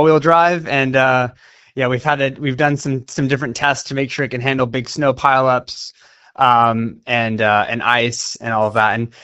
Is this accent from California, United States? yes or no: yes; Los Angeles, California, United States; Yeah, we're from Los Angeles, where we have pretty much perfect weather all year